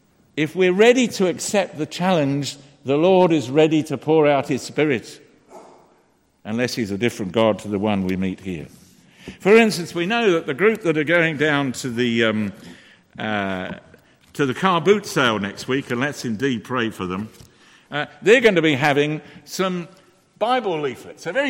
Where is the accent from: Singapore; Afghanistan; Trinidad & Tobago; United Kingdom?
United Kingdom; England; maybe as English people, I found it easier in a Latin context, but back here, you know, to talk about Jesus is not always easy.